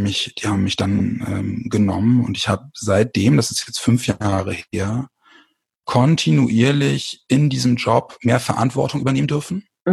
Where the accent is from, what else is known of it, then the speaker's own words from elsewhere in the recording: Bremen, Germany; Und ich komme aus Bremen